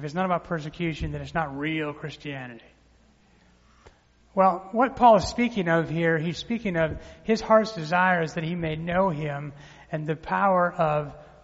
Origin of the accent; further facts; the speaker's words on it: Colorado, United States; moved away as an adult; You know, I moved from Colorado, where I grew up, to a little place called Tulsa, Oklahoma.